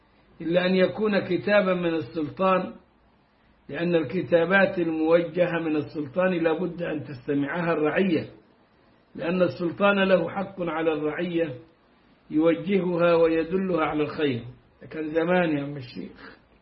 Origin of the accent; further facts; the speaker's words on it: Egypt; لكن عندنا في مصر كانت منتشرة جدا